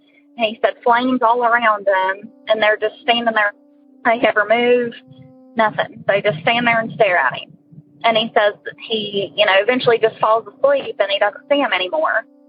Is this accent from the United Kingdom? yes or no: no; West Virginia, United States; I'm from West Virginia.